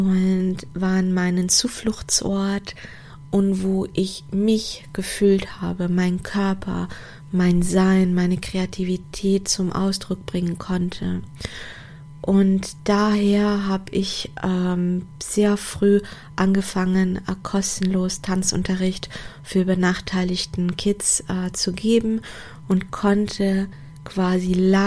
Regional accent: Portugal; German is a second language; now in Germany; ich komme aus Portugal, aus einem Land, wo die Menschen die Sonne im Herzen tragen und ja, wo Zusammenhalt und Gastfreundschaft sehr groß geschrieben wird.

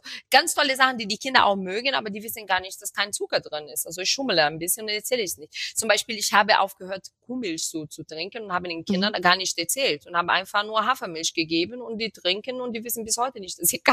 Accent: Rio de Janeiro, Brazil; German is a second language; now in Germany; Und ich komme aus Rio und bei uns wird viel...

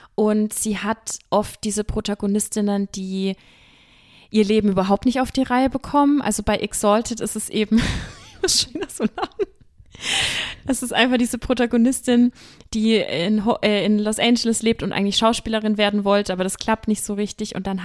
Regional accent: Germany; weil ich als Deutsche habe mir angemaßt, über New York zu schreiben

